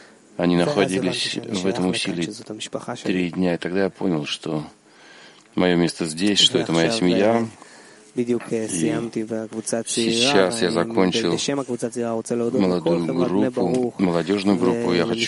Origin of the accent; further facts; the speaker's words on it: Toronto, Ontario, Canada; Я из Торонто.